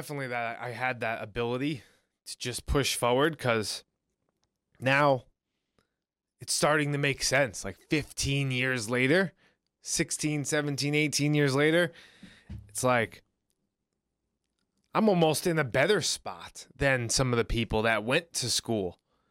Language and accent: English; New York, United States; But from growing up in New York, or the situations that were around me, or the people